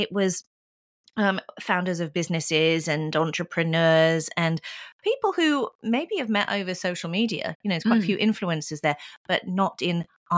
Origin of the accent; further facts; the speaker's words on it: United Kingdom; I am a Brit.